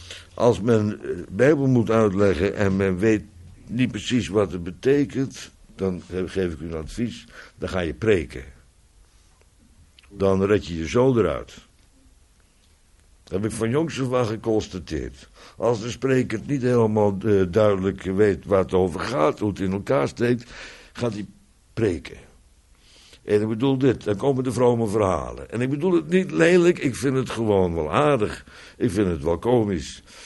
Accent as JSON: {"language": "Dutch", "region": "West Netherlands", "country": "Netherlands", "said": "Maar ja, ik kom uit het Westen, dus ja, wij hebben daar in het Westen hebben wij heel andere uitdrukkingen."}